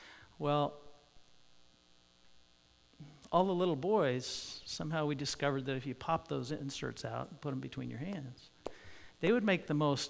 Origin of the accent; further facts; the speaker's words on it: United States; And I'm an American adult.